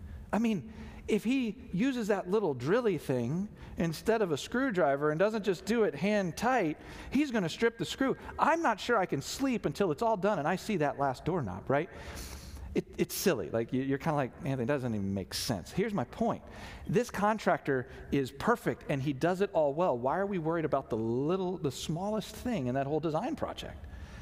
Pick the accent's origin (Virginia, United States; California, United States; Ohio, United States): Virginia, United States; Virginia Beach; when I grew up in Virginia Beach, we had droughts all the time.